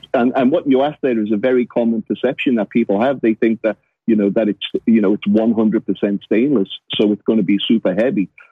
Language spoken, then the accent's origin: English; England, United Kingdom; moved away as an adult; now in United States; I'm an English car mechanic that specialized in English and French cars, and DeLorean is essentially an English and French car. So when I came to America, it seemed like the logical path to follow.